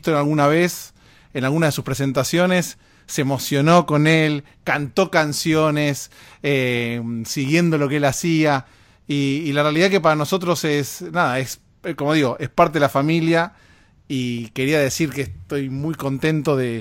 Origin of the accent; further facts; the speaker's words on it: Argentina; yo soy argentino.